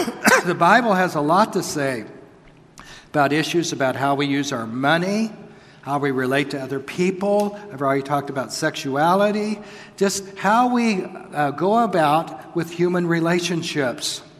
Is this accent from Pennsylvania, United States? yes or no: no; New Mexico, United States; If you're walking near where I grew up in New Mexico at a high altitude